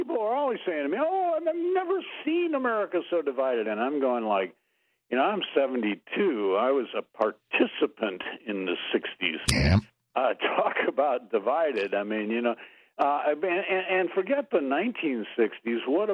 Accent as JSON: {"language": "English", "region": "Ohio", "country": "United States", "said": "I'm originally from Ohio, so I have a kinship with her. I went back to Ohio and my city was gone."}